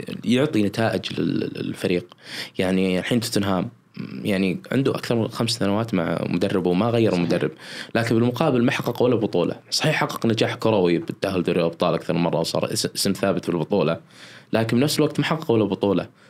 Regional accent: Saudi Arabia; حنا عندنا بالسعودية هنا الفريق لما يصعد الممتاز يغير كل شيء

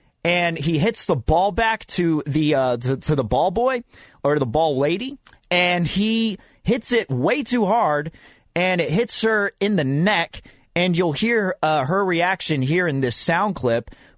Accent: Fremont, California, United States; Shout out to my hometown, Fremont.

